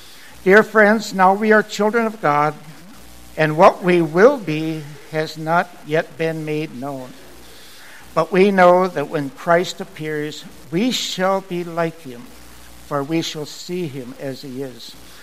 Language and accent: English; Mosinee, Wisconsin, United States; In my hometown of Mosinee